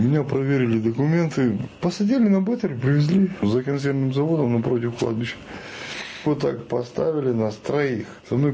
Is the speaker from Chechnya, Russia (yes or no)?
yes; Chechnya, Russia; И я говорю им, я чеченец.